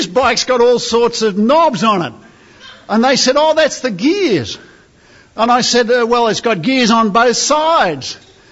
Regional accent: Australia; that's as a dumb foreigner, as an Aussie from down under, just kind of what we're finding and enjoying, and we're loving our time here.

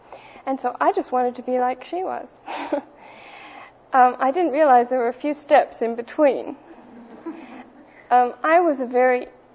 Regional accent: Colorado Springs, Colorado, United States; I grew up in Colorado Springs, by the way

